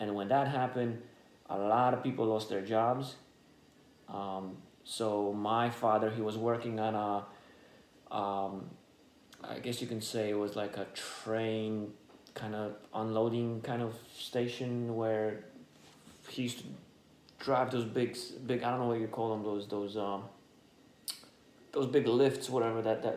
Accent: Poland; first language Polish; English is a second language; now in North Salem, United States; Well, right now in North Salem. It's in Westchester, in Westchester, New York. Place of origin, I'm from Poland. First language, Polish. A racial identity, white.

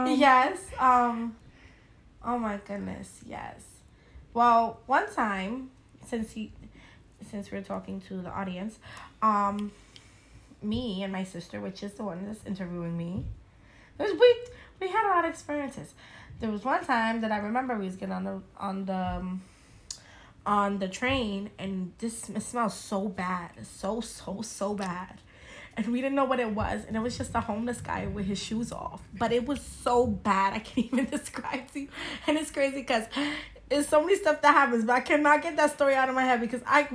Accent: New York City, New York, United States; Yes, we are from New York City. My mom wasn't born here, but she met my dad here and they made a family here.

